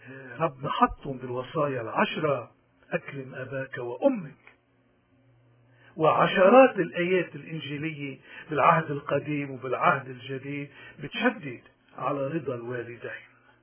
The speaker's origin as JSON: {"language": "Arabic", "country": "Lebanon", "said": "بدنا نذكر نحن كلبنانيين"}